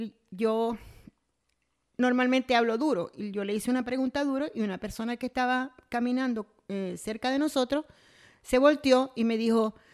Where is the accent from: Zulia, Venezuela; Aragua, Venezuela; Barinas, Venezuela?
Zulia, Venezuela; Maracaibo; moved away; also born or lived in Miami / Tallahassee / Quito; la última vez que salí de Maracaibo fue el 11 de febrero del 2019. Salí de allí a Miami, estuve en Miami, después vine aquí a Tallahassee. De Tallahassee volví a Miami y de Miami fui al otro país que es Quito, Ecuador, específicamente Quito.